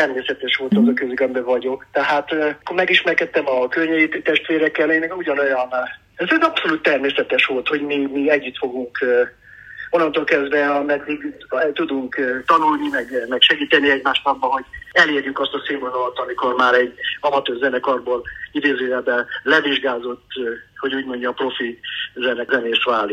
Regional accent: Székely Land, Romania; A neveltetésem nem merült ki abba, hogy én székely vagyok

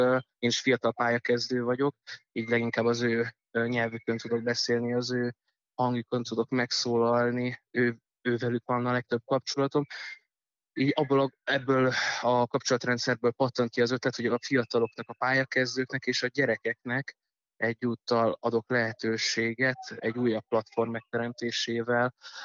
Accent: Dunakeszi, Pest, Hungary; az életem nagyobb részét Dunakeszin töltöttem, meg itt nőttem föl minden egyes zugát ismerem, nagyon sok ismerősem van itt, nagyon sok gyerekkori barátom jött vissza, ugyanúgy, mint én. Most nagyjából a pandémia előtt költöztem vissza Dunakeszire

